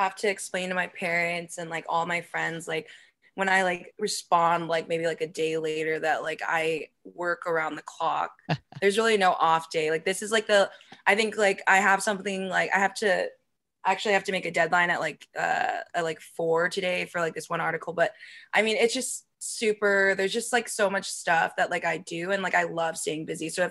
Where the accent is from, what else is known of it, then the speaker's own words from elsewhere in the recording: California, United States; now in Chicago, United States; I was very shy, very green when I came from California. And when I went to Chicago